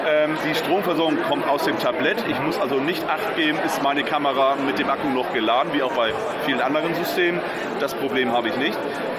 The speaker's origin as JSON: {"language": "German", "region": "Hamburg", "country": "Germany", "tie": "born there", "lives_now": "Munich, Germany", "said": "Ich meine Stimme klingt nordisch, ja. Okay. Ich bin aber kein Schwede, gebürtig aus dem Raum Hamburg."}